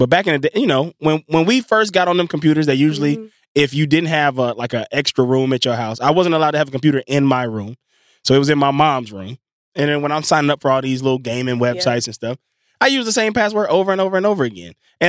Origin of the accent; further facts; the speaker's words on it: Englewood, California, United States; See, I'm from Englewood. So 310 ain't always money.